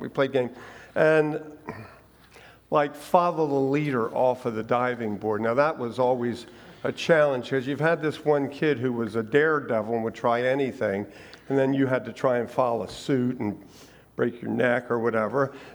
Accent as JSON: {"language": "English", "town": "Newark", "region": "New Jersey", "country": "United States", "tie": "born or raised there", "said": "So we grew up in Newark, and it seemed like just about every neighborhood had their own pool."}